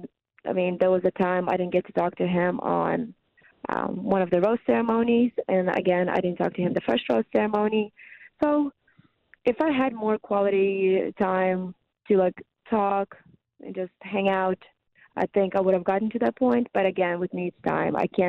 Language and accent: English; Russia; now in United States; Well, that I was adopted from Russia and that I came to the United States about 14 years ago at this point. That was just how I grew up and what my family is like now.